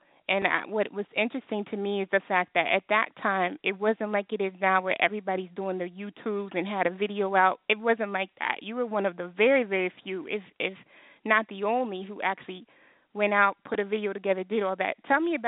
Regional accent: Killeen, Texas, United States; So I want to talk about when I first got wind of you, because I'm from Killeen, Texas.

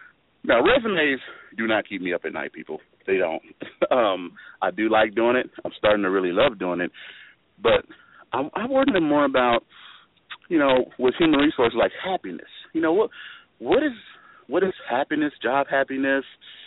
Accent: Memphis, Tennessee, United States; And actually, I'm from North Memphis. My grandfather had a house there, and I grew up most of my teenage years in that North Memphis area.

